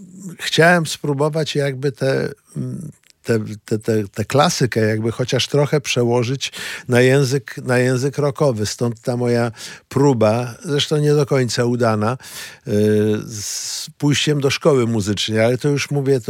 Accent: Mława, Masovian Voivodeship, Poland; Jako dziecko w ogóle, w tej chwili można powiedzieć, w późnych latach 60. na początku ich były modne akordeony. Wszyscy grali, mieszkałem w Mławie wtedy

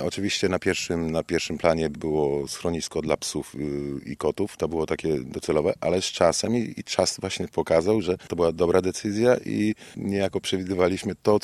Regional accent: Miastko, Pomeranian Voivodeship, Poland; tutaj przywieźliśmy jeszcze z miastka, bo my pochodzimy z miastka

